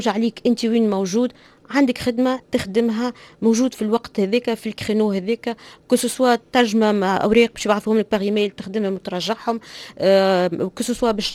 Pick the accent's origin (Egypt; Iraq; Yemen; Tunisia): Tunisia; النظره اللي كنا قعدنا عندنا في تونس ديما اللي المات والفيزيك والسيونس